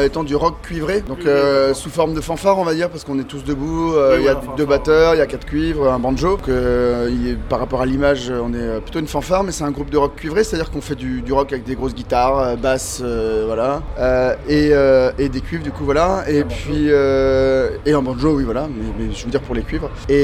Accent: Rennes, Brittany, France; nous on vient de Rennes, donc en Bretagne, le milieu rennais et breton

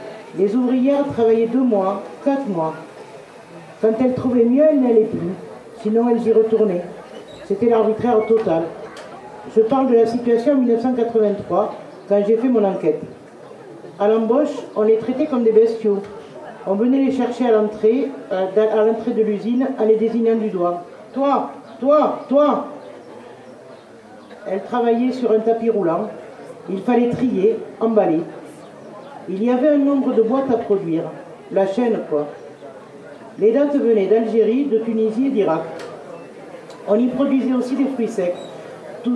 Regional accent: France; born there; Moi-même, je suis née en France, mais j'ai gardé la carte de séjour jusqu'en 1996. La date d'entrée en France, c'était ma date de naissance.

